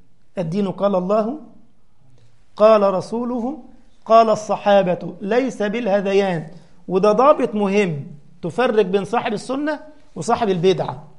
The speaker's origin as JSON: {"language": "Arabic", "town": "Giza", "region": "Giza Governorate", "country": "Egypt", "tie": "born or raised there", "said": "عندما كنت صغيرا تقريبا عندي 16 سنة أو قريب من هذا، وكنت بخطب الجمعة تبع الجمعية الشرعية عندنا في الجيزة،"}